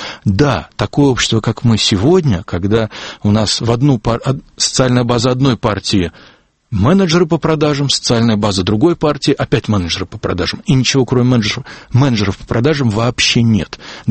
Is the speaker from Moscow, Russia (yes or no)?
no; Saint Petersburg, Russia; мой взгляд в этом смысле никак не окрашен тем, что я именно петербуржец, а не ярославец или не пермяк